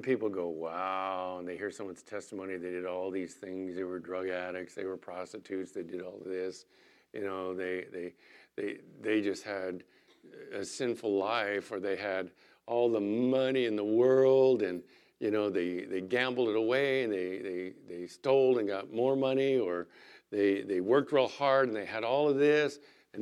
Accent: San Diego, California, United States; also born or lived in El Centro; I grew up in San Diego, went to the desert and been down there for 40 years.

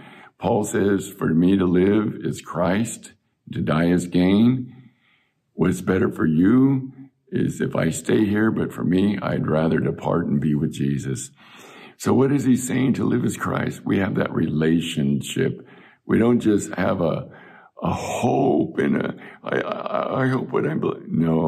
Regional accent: Chula Vista, California, United States; I remember growing up in Chula Vista where we never even locked our doors.

